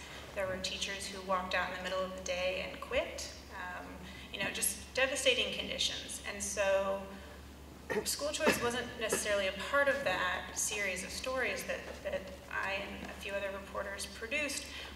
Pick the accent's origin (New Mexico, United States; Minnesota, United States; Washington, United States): Washington, United States; also born or lived in Florida; I grew up in Washington State, which has very, very little choice. I think we have 16 charter schools.